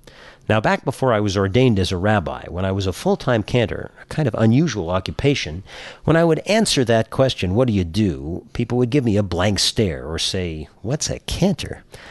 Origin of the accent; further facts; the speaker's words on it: Los Angeles, California, United States; with whom I grew up in Los Angeles.